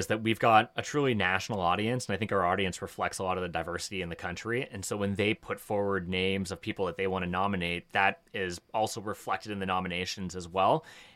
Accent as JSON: {"language": "English", "town": "Toronto", "region": "Ontario", "country": "Canada", "tie": "born or raised there", "said": "I grew up in Toronto on the West End in Etobicoke. Okay. Yeah, and I spent most of my life in Toronto. And so I grew up in Toronto. I went to high school here. I went to university here. I went to the University of Toronto."}